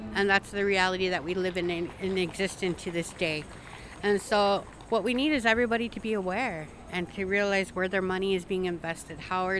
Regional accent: Standing Rock, North Dakota, United States; I come from Standing Rock.

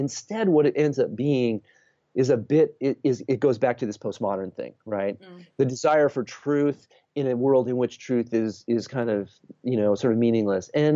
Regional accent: Boulder, Colorado, United States; growing up outside of Boulder, going up to Boulder, seeing Boulder, going to New Haven, you know, and I'd never really been east.

